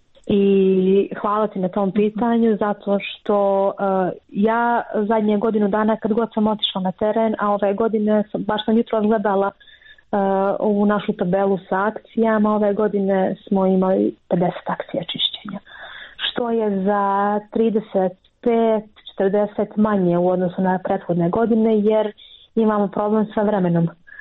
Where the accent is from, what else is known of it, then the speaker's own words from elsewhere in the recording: Montenegro; Jer to je takva praksa kod nas u Crnoj Gori.